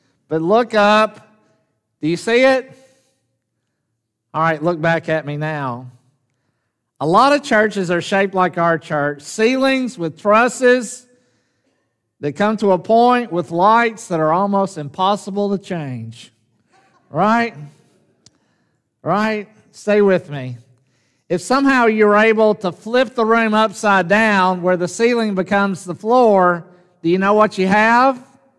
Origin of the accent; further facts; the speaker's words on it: Jackson, Tennessee, United States; The one that comes to first to my mind is the one I grew up in Jackson, Tennessee.